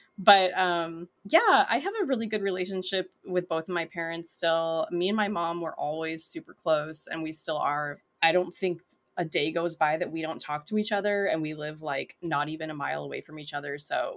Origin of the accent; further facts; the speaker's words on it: Michigan, United States; Well, I grew up in Michigan and we live.